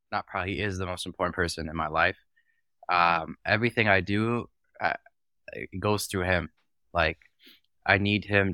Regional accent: United States; Being Palestinian American has given me the most like crazy, like different perspective on life.

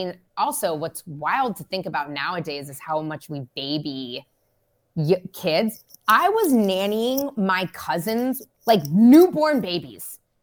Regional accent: San Francisco, California, United States; now in Los Angeles, United States; when I first moved to Los Angeles, I came down, it was like right after 2008, and I'm from San Francisco and the tech, everything like crashed.

